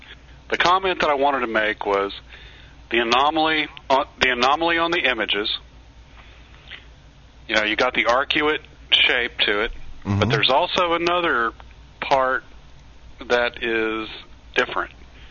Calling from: Conroe, Texas, United States; I'm calling from Conroe.

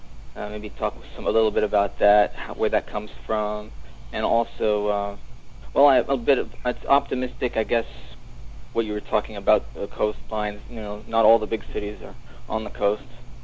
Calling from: New Jersey, United States; I'm calling from New Jersey.

